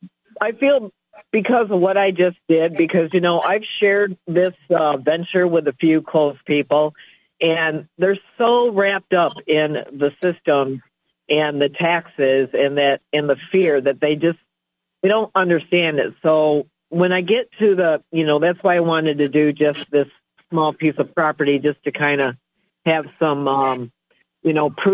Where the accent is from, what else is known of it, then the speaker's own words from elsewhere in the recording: Grand Rapids, Michigan, United States; born there; Well, I was born in Grand Rapids, so I know the city pretty well.